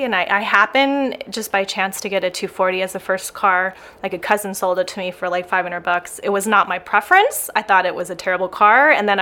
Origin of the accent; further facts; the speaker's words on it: Arcadia, California, United States; I was born and raised in Arcadia, California, and I've lived here ever since. Like, I never left.